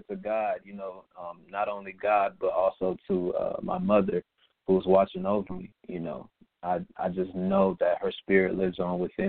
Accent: Atlanta, Georgia, United States; I'm from South Atlanta.

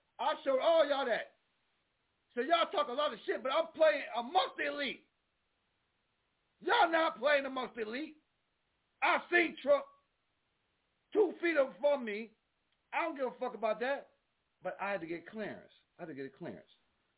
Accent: Buffalo, New York, United States; I'm from Buffalo. Love Buffalo.

